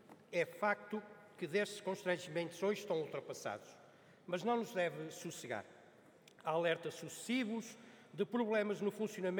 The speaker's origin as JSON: {"language": "Portuguese", "town": "Cinfães", "region": "Norte", "country": "Portugal", "said": "até o Conselho de Sinfãs, de onde sou oriundo"}